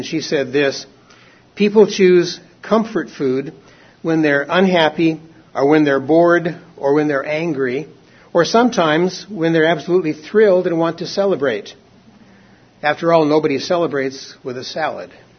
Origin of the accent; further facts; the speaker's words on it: Portland, Oregon, United States; When we were growing up in Oregon, my brothers and I would look forward to those snow days when we didn't have school.